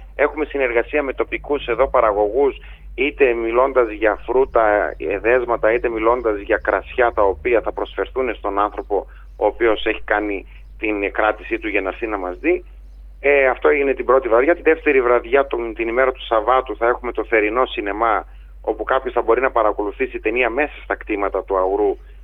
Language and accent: Greek; Thessaloniki, Central Macedonia, Greece; moved away as an adult; η καταγωγή μου είναι από τη Θεσσαλονίκη, ήρθα για σπουδές εδώ και έμεινα εδώ και 12 χρόνια.